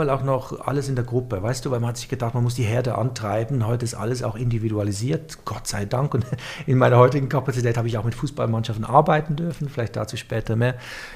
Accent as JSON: {"language": "German", "country": "Switzerland", "tie": "born or raised there", "said": "Ich bin aufgewachsen in der Schweiz"}